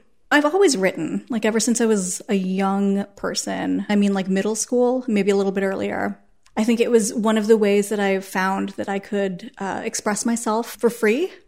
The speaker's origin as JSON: {"language": "English", "town": "Chicago", "region": "Illinois", "country": "United States", "tie": "born or raised there", "also_born_or_lived": "Vancouver, Canada", "said": "I was born just outside of Vancouver, British Columbia. And I grew up in Hyde Park and Portage Park and Albany Park. It was great. You know, all three of those neighborhoods are really different. And because Hyde Park was my first home in Chicago, it definitely still feels like home for me."}